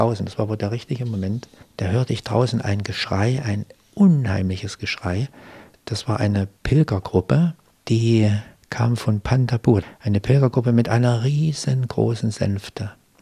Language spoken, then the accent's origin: German; Germany; Das haben die überhaupt nicht begriffen, wie jemand aus Deutschland nach Shirdi kommen kann.